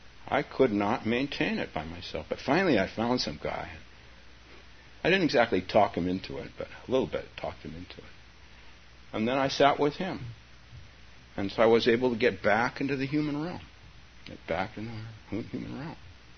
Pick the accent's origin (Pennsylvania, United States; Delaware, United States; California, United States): California, United States; San Francisco; Northern Minnesota, no less. And I grew up in San Francisco.